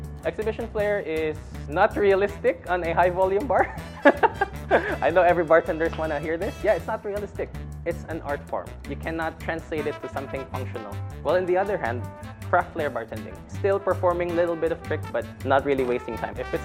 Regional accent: Philippines; as a Filipino who represented Singapore twice in a world competition. I'm super proud of this.

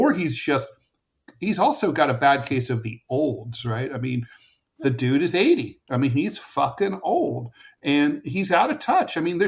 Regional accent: Dayton, Ohio, United States; he went to my hometown of Dayton, Ohio, repeatedly, Donald Trump did.

